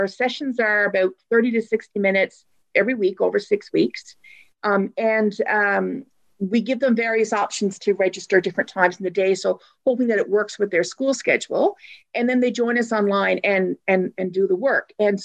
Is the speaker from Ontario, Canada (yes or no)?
no; Newfoundland and Labrador, Canada; I'm trying to go quickly, and I'm from Newfoundland, so I can pick up the pace very quickly.